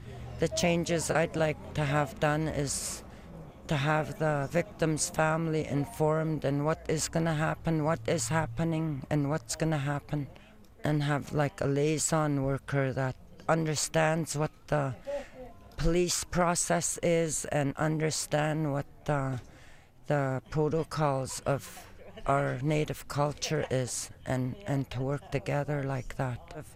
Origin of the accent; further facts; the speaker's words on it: Burns Lake, British Columbia, Canada; I'm from Burns Lake, BC. I belong to the Grouse clan.